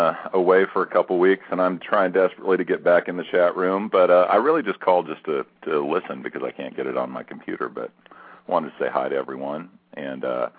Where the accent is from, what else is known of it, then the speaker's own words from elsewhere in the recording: California, United States; I'm from Northern California where the motto is question authority